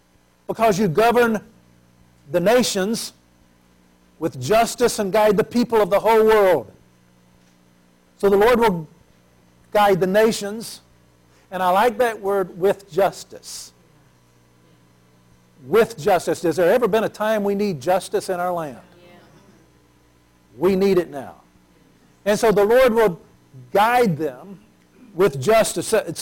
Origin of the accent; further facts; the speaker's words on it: Mississippi, United States; Racism is horrible. I grew up in Mississippi.